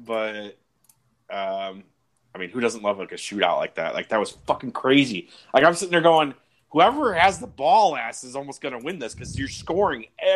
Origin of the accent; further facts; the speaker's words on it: Chicago, Illinois, United States; Did everyone hate the Bulls back in the day, and I just didn't know that because I was from Chicago?